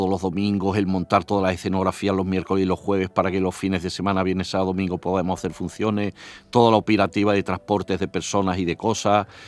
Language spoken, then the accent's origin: Spanish; Málaga, Andalusia, Spain; No, yo soy malagueño.